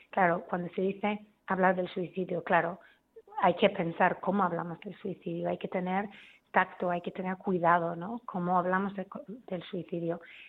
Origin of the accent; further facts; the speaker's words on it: Ireland; Spanish is a second language; en Irlanda, yo soy irlandesa, en Irlanda se hace